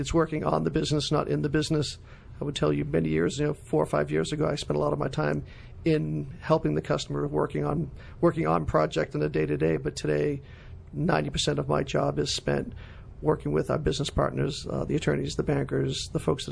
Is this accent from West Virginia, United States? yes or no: no; Boston, Massachusetts, United States; I didn't really have an appreciation for the difference between growing up in Boston and going to college in Charleston, South Carolina.